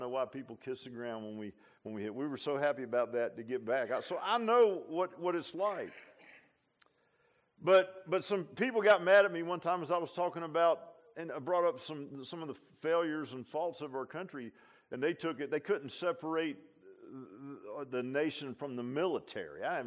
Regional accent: United States; there's a lot of things I'm just not proud of as a Christian and as an American.

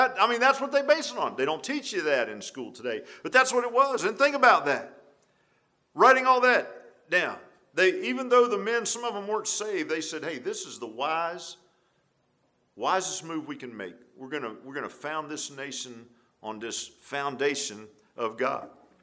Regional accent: East Coast, United States; I grew up on the East Coast, and we'd go to Williamsburg and Jamestown, and all that was close by.

